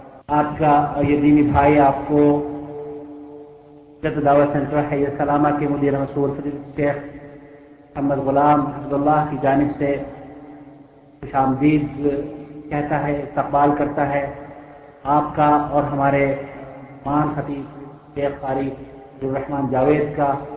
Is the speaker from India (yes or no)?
yes; Deoband, Uttar Pradesh, India; چونکہ میں دیوبند کا رہنے والا ہوں